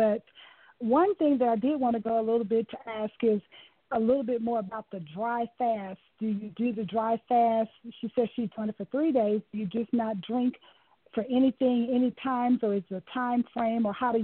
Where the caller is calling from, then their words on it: Atlanta, Georgia, United States; I'm calling from Atlanta, Georgia.